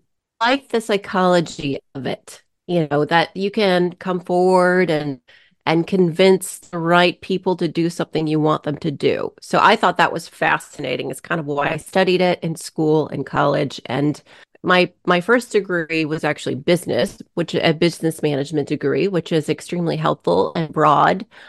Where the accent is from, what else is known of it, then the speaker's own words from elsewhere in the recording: Washington, United States; also born or lived in Arizona; I was born in Arizona, moved up here to Washington State when I was four. And, my parents were just struggling to make it. My dad got a big job at Boeing, so that's why we moved. And I'm a Pacific Northwest, born and raised.